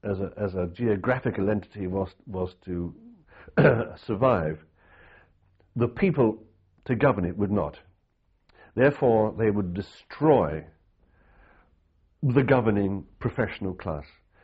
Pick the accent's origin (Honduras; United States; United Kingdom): United Kingdom; I'm a British journalist